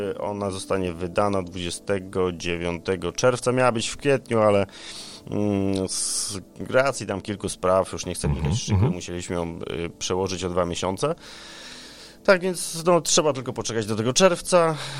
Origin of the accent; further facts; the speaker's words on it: Zielona Góra, Lubusz Voivodeship, Poland; Tak, jestem z Zielonej Góry, wychowałem się tutaj, większość życia spędziłem.